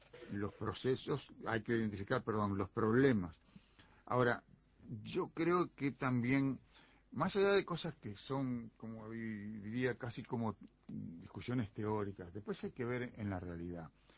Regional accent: Uruguay; Yo también, no sé si porque soy uruguayo o porque tengo más de 70 años

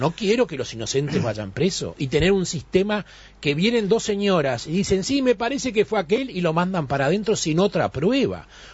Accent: Uruguay; Como muchos uruguayos, y no solamente yo, queremos que haya un Estado garantista.

